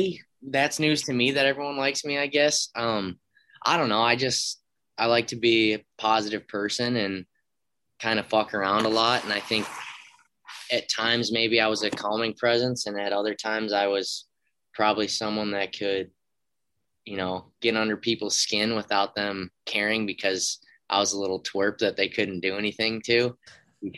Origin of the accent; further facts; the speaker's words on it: Sugar Grove, Illinois, United States; So I'm from Sugar Grove, Illinois, as you alluded to.